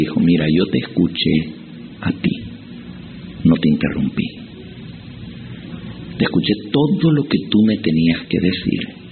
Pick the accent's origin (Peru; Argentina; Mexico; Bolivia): Argentina; Yo también soy argentino.